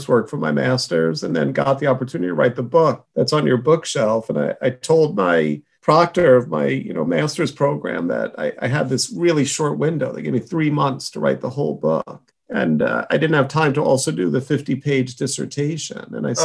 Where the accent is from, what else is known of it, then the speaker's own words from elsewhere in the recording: Queens, New York, United States; Yeah, born in Queens, New York. Like the fact that I'm a native New Yorker. Still live in Manhattan these days.